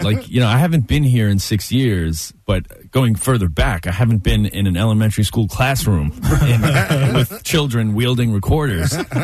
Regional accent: Queens, New York, United States; So I grew up in Queens, so like now there's like bugs around

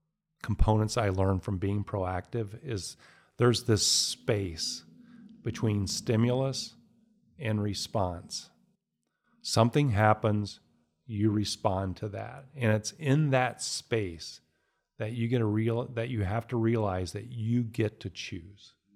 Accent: Bedford, East of England, United Kingdom; accent: Bedford; The saw. That was my Bedford accent coming out.

